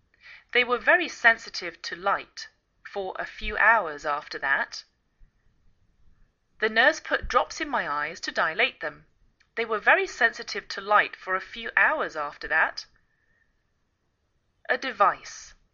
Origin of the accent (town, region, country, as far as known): England, United Kingdom; now in United States